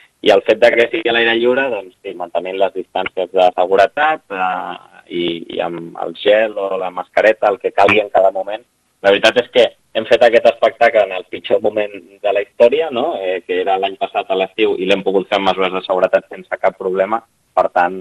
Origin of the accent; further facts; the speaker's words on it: Barcelona, Catalonia, Spain; jo, per exemple, soc de Barcelona, no?